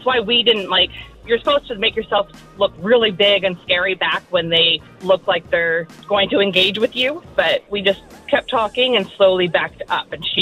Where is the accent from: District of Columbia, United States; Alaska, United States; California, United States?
Alaska, United States; I grew up in Alaska, and there is what we call a blueberry trail, and it's on Blueberry Hill, and it's just that's where all of us go.